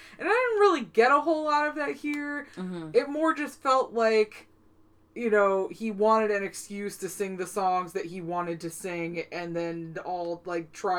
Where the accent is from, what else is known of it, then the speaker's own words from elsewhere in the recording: East Coast, United States; I grew up on the East Coast, so we did not get this show.